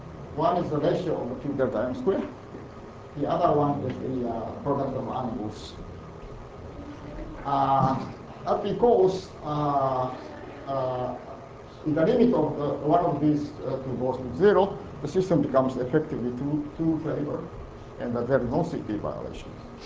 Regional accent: Brazil; English is a second language; So I'm come from Brazil.

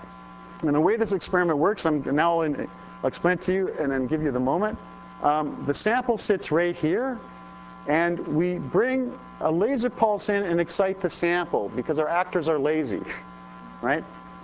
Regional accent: Canada; But so I'm from Canada, right?

